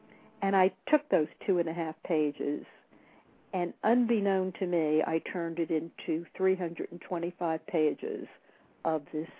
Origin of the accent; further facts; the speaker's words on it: New York City, New York, United States; I'm from New York City